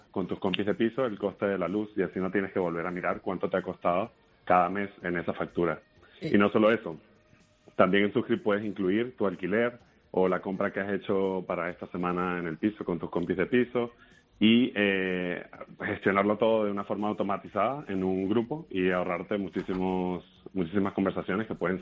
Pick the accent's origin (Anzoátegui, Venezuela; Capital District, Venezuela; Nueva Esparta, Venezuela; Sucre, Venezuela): Capital District, Venezuela; Caracas; De Caracas.